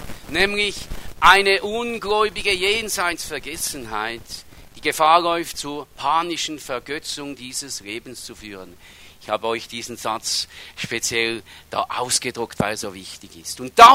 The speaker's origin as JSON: {"language": "German", "country": "Switzerland", "said": "Und die meisten von uns haben die uns als Schweizer Bürger oder Bürgerinnen ausweist."}